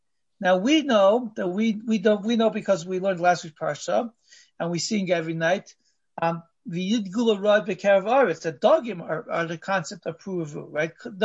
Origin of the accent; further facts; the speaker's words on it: California, United States; I had the merit of going through a few earthquakes growing up in California.